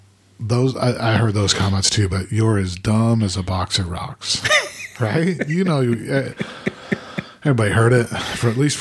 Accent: Utah, United States; I've talked a lot on other podcasts about growing up in Utah and you know, how at that time a large percentage was Mormon, right?

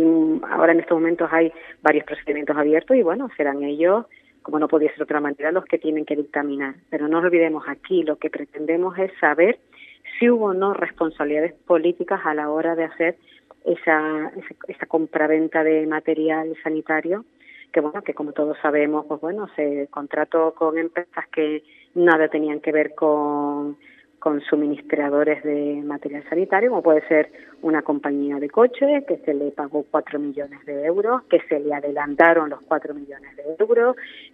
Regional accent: Canary Islands, Spain; es un derecho que tenemos los canarios, porque no nos olvidemos que somos una región ultraperiférica y que estamos muy lejos del territorio continental

